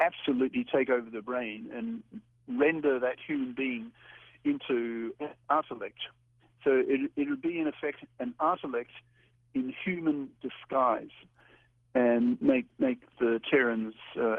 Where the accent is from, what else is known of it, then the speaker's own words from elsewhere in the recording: Australia; moved away; I've been back in Australia. I grew up in Australia and then hated the place and just left. And I've lived in six other countries for half a century and then retired.